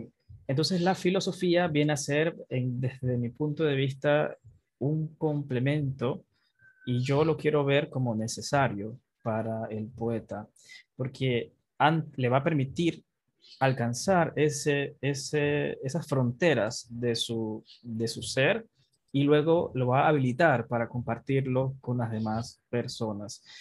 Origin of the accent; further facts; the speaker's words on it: Panama; Lo que soy como panameño viene de esta generación, la generación romántica